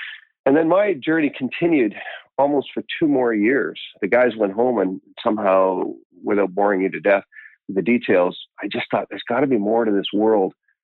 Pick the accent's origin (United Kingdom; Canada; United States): Canada; Vancouver, British Columbia; Yeah, I grew up in the Vancouver area, and I know we've got a pretty local listenership. 51 years in New Westminster. I'm an old fart now.